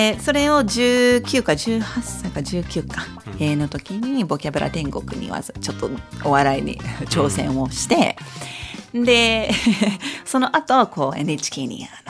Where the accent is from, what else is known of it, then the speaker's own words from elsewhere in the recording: United States; Japanese is a second language; now in Japan; 特に私はアメリカ出身ですから、こういうハグっていう習慣があるんですね